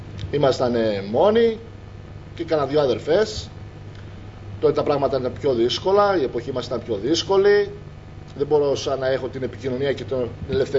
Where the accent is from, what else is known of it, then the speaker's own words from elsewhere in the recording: Drama, Eastern Macedonia and Thrace, Greece; Με πήγε στον τόπο μου, στη δράμα.